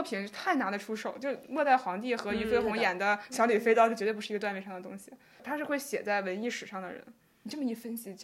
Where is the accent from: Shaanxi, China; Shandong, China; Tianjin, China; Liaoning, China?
Tianjin, China; 我是天津人。